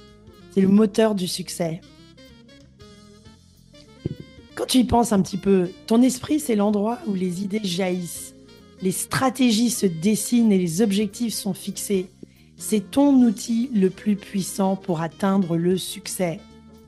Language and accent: French; Gabon; moi, j'ai grandi au Gabon et j'allais sur une île.